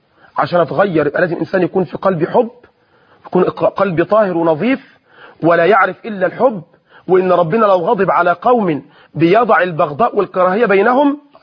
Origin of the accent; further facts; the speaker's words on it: Sharqia Governorate, Egypt; معلش انا بس انا شرقاوي فلاح وبقولش يا ماما وبابا